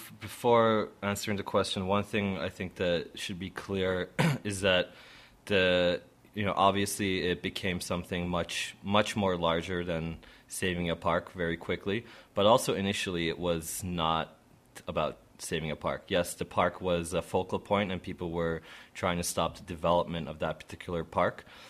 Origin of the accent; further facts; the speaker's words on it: Istanbul, Turkey; I knew that if I hadn't been there to take part in this rebellion in my hometown, I would have regretted it for the rest of my life. So I went there and met up with my friends and comrades in Istanbul